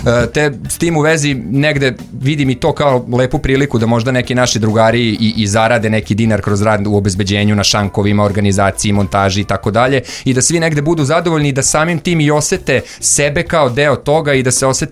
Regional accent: Vojvodina, Serbia; odrastao sam u Bloku, ali trenutno eto sticajem okolnosti porodičnih, živim već nekoliko godina na Limanu i oko sebe ono smatram Blokovcem i verovatno će tako biti zauvek.

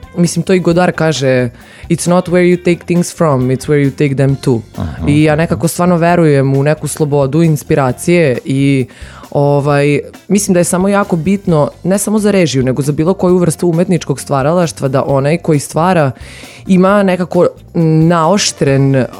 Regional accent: Novi Sad, Vojvodina, Serbia; Jer stvarno odrasla sam u Novom Sadu, ceo život sam ovde, vezana sam za beton, vezana sam za grad

